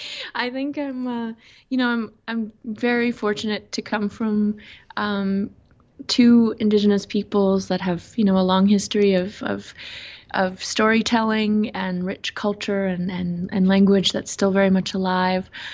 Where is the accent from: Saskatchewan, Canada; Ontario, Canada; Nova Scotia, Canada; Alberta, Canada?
Alberta, Canada; There's four Blackfoot nations within the Blackfoot Confederacy, and mine is located just north of the Montana border in what's known as Southern Alberta, Canada. And I'm also Sami from Northern Norway.